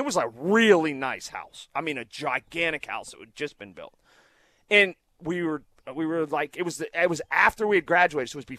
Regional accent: Sharpsburg, United States; I grew up in Sharpsburg, but I had friends.

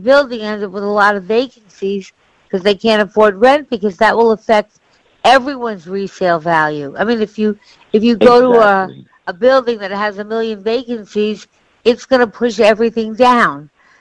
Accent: New York, United States; because look, I was from Long Island

